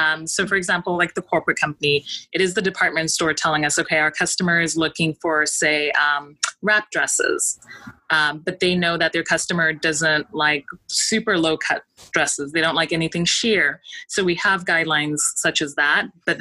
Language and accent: English; Zimbabwe; also born or lived in Canada; now in Los Angeles, United States; I was born in Zimbabwe and grew up half there, half in Canada.